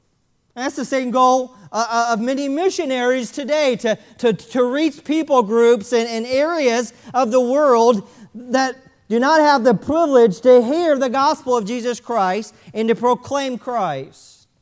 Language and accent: English; Florida, United States; Growing up in South Florida, I lived there from 1980 to 1990.